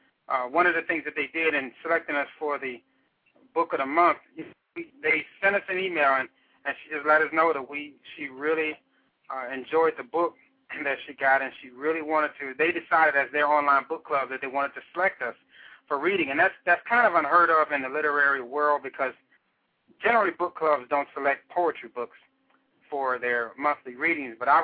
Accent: Gary, Indiana, United States; I was born and raised in Gary, Indiana, and have lived here just about all my life in and outside of Northwest Indiana.

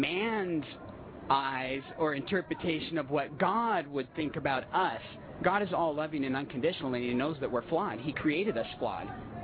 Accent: Vancouver, Washington, United States; Originally, I'm from a small farm in Vancouver, Washington.

